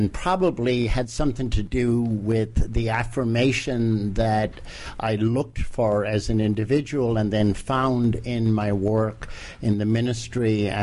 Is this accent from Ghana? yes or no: no; Connacht, Ireland; born there; I was born in rural part of Ireland, County Mayo.